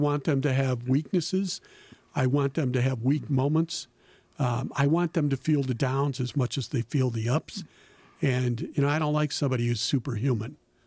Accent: Prairie du Chien, Wisconsin, United States; I grew up in Prairie du Chien.

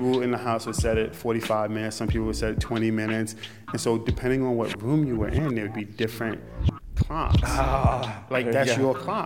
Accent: New York City, New York, United States; I live in New York, and my New York has a way, and I'm from New York, so I'm gonna talk bad about it, and it's allowed.

